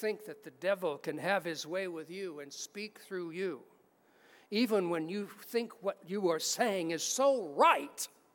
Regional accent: California, United States; I'm from California, fires all the time.

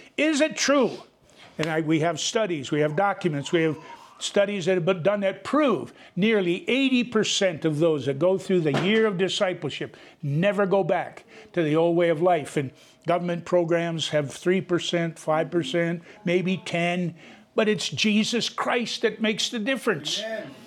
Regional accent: North Dakota, United States; just don't tell him I'm from North Dakota.

